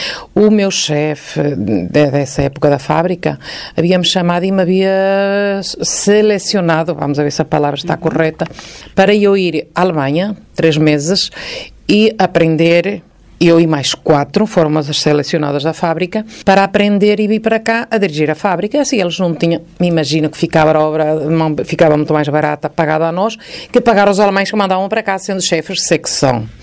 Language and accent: Portuguese; Galegos Santa Maria, Braga, Portugal; moved away as an adult; Eu sou nascida em Galegos. Eu nasci em Galegos, Galegos Santa Maria. E pronto, estive aqui em Portugal até aos 25 anos, mais ou menos. Aos 25 anos, mais ou menos, fui para a Venezuela.